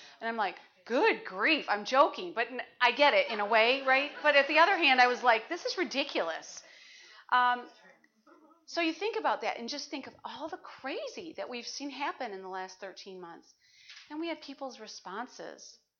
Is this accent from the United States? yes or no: yes; Detroit, Michigan, United States; You know, I'm from Detroit. That's home. That's all I know. And I was a little girl, like 3, when the race riots happened in Detroit.